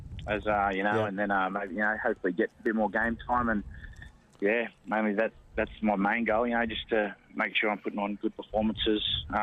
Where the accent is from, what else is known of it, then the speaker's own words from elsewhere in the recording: Queensland, Australia; also born or lived in Narromine; was born out there in Narromine, but we moved sort of there when I was pretty young, so still got a bit of family in that out there. But, we moved to Queensland. I grew up in Queensland there